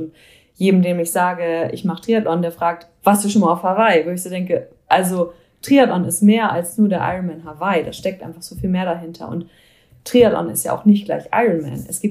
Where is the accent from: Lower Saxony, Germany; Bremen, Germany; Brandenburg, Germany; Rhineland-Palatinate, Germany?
Bremen, Germany; in meiner Heimatstadt Bremen